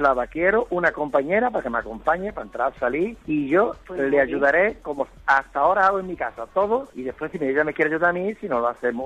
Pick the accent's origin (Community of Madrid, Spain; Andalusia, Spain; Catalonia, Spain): Andalusia, Spain; Espartinas; yo soy de aquí de Espartina, un pueblecito de aquí de Sevilla